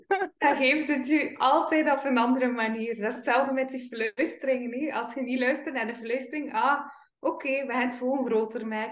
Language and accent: Dutch; West Flanders, Belgium; Ja, als West-Vlaming zijn we daar heel goed in.